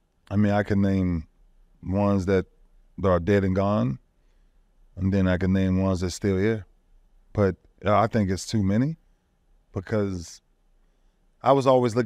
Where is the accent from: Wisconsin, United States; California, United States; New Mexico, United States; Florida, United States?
Florida, United States; Miami; I'm from Miami, so our mentality is different.